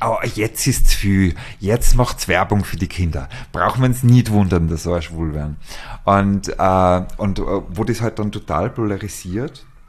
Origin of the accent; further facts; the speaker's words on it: Tyrol, Austria; ich bin in der Nähe von Kitzbühel aufgewachsen